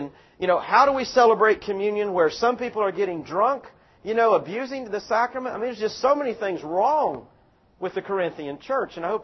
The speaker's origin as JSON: {"language": "English", "region": "the South", "country": "United States", "tie": "born or raised there", "said": "You know, I grew up in the South where a lot of churches talked about commitment."}